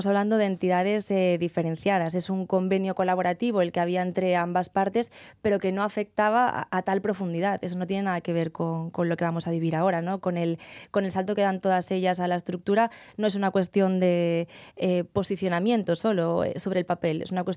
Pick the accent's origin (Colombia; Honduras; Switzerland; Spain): Spain; Llanera, Asturias; porque las dos somos de Llanera